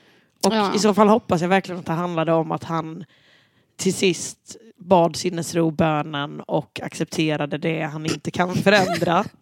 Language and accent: Swedish; Sölvesborg, Blekinge, Sweden; jag är ju från Sölvesborg.